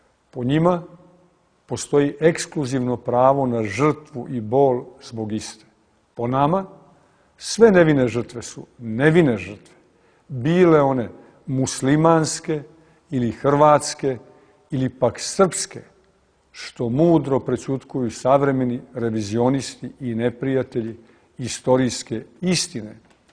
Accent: Serbia; ali kao pravoslavni Srbi ne prećutkujemo ni zločine nad srpskim narodom u okolini Srebrenice.

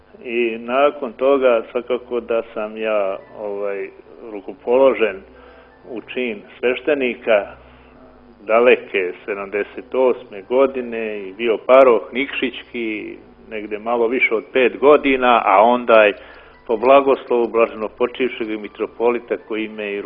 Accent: Montenegro; Ja sam od ranog djetinjstva već došao u Crnu Goru, tačnije u sveštenu obitelj u Ostrošku, gdje sam dugo bio iskušenik ostroški. Tu sam se i školovao i učio.

